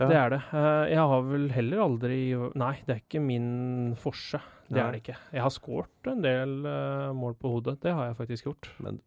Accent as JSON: {"language": "Norwegian", "town": "Hamar", "region": "Innlandet", "country": "Norway", "tie": "born or raised there", "said": "synes det gøy å være hjemme på Hamar, se fotballen der oppe"}